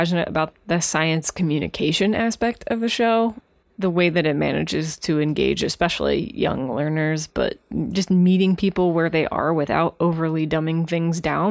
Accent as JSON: {"language": "English", "region": "Ohio", "country": "United States", "tie": "born or raised there", "said": "And that has something to do with growing up in John Glenn's hometown."}